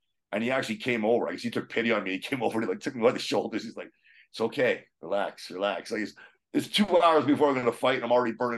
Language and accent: English; Canada; my chosen sport was highly illegal in my home country.